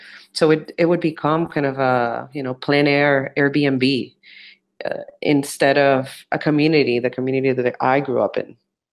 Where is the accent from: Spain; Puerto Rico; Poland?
Puerto Rico; San Juan; So when I moved back to Puerto Rico in 2014, I was a little bit shocked. I grew up in Old San Juan